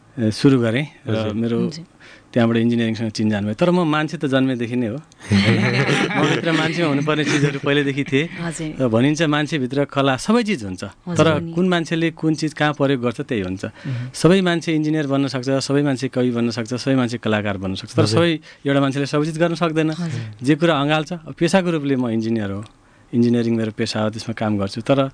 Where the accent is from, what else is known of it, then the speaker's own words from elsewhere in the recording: Lumbini Province, Nepal; कमल भाइले भनिसक्नु भयो। म नेपालको पश्चिम क्षेत्र लुम्बिनी अञ्चलको बुटोल नजिकैको एउटा गाउँमा हुर्केँ, पढेँ, स्कुल गएँ।